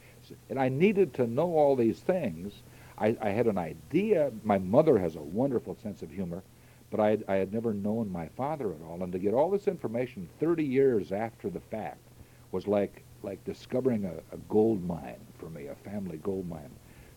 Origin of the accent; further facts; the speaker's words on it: Rugby, North Dakota, United States; born there; I was born in Rugby, North Dakota in February 29th, leap year, 1936.